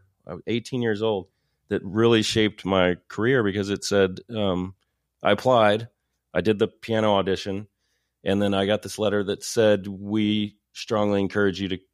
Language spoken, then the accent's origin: English; Paris, Texas, United States; I did. I grew up in Paris, Texas, I was a child of the 70s, and there was no internet in the small town of Paris, Texas.